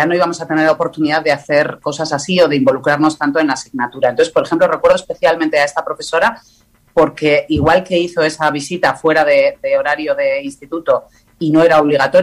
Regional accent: Bilbao, Basque Country, Spain; Yo soy de Bilbao, entonces estudiaba en Bilbao

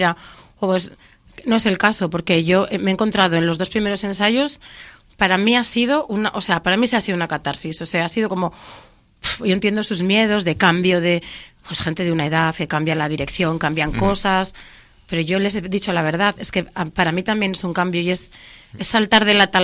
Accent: Laredo, Cantabria, Spain; Yo soy de Laredo, todo el mundo me conoce, soy la hija de Geni el Ciego

